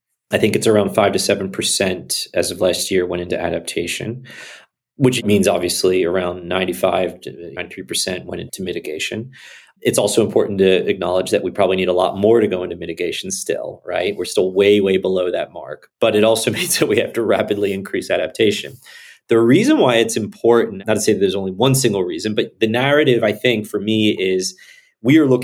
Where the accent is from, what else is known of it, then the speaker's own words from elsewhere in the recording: Appalachia, United States; We talk about, and I'm from the Appalachian area.